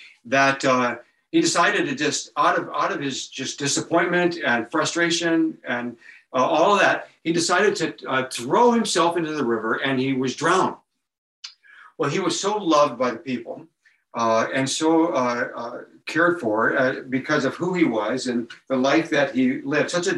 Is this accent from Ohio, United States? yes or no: yes; Ohio, United States; I said, I'm from Ohio. I said, I'm from the US.